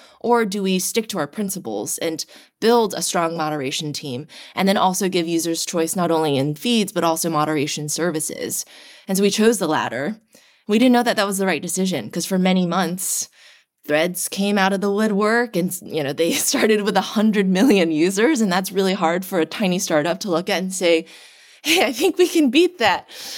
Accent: Nashville, Tennessee, United States; there are many teens, like myself, when I grew up in Nashville, Tennessee. There were very few Asian Americans in my community.

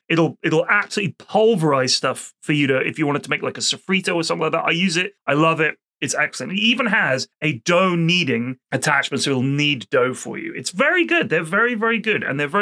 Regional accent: United Kingdom; As British people, and you know, we just have to.

